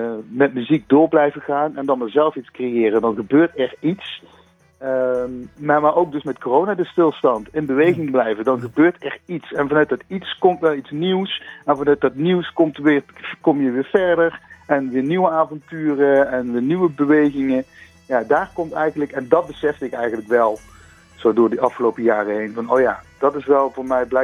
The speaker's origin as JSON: {"language": "Dutch", "region": "Limburg", "country": "Netherlands", "said": "kom ik uit Limburg, Midden-Limburg."}